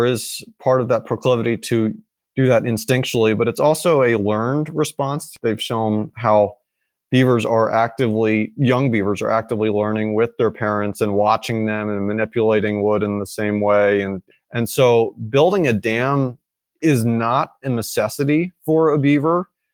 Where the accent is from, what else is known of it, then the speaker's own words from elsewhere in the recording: Northeast, United States; And I grew up in the Northeast and spent a lot of time in Northern New York and New England, you know, doing hiking and stuff.